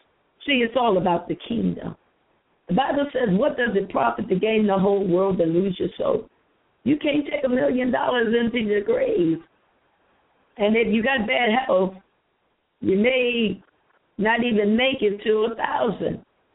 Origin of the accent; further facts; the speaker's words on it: Harrisburg, Pennsylvania, United States; I came back to my hometown, which is in Harrisburg